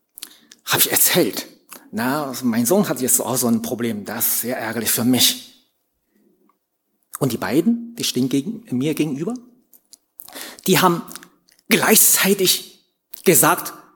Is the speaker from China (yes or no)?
yes; China; first language Chinese; German is a second language; Zu Hause möchten wir ihm so eine Umgebung, also eine Möglichkeit geben, dass er auch Chinesisch, unsere Muttersprache, auch lernt.